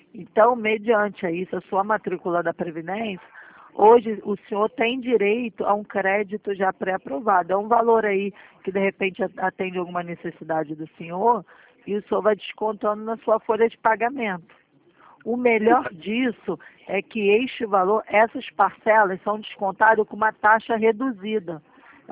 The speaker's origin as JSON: {"language": "Portuguese", "town": "Ourinhos", "region": "São Paulo", "country": "Brazil", "said": "sou da cidade de Ourinhos, São Paulo"}